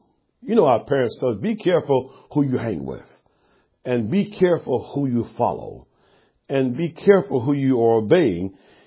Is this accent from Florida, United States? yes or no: yes; Live Oak, Florida, United States; I grew up on Martin Street. That was my street, Martin Street in Live Oak, Florida.